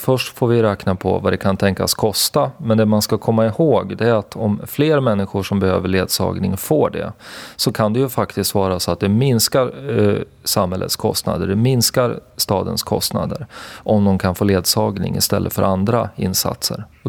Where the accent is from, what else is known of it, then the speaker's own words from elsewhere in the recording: Västerås, Västmanland County, Sweden; born there; Jag är 38 år gammal. Jag bor på Oxbacken i Västerås. Jag är född i Västerås.